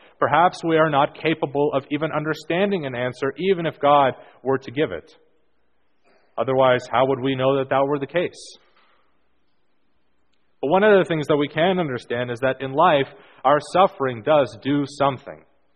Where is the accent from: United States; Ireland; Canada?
Canada; Now, I was raised here in Canada, and prior to that, lived in a place where it was very cold anyway.